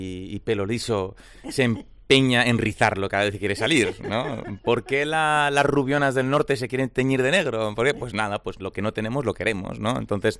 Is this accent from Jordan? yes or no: yes; Amman, Amman Governorate, Jordan; aunque yo no nací en Amán, yo soy de Amán.